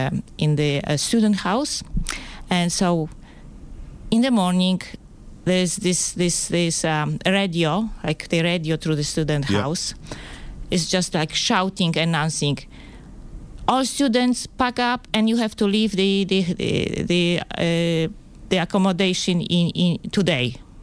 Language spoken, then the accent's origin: English; Poland; it's quite difficult to pronounce because it's Polish name. I was born in Poland and I grew up in Poland and I was also educated in Poland. So my degree is from Poland and I finished Academy of Fine Arts in Poznań with master degree of visual arts